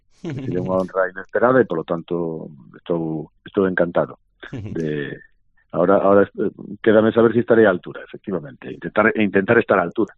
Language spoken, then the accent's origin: Galician; Ribadeo, Galicia, Spain; Neste caso, non son da vila, son da aldea. Tamén hai que decirlo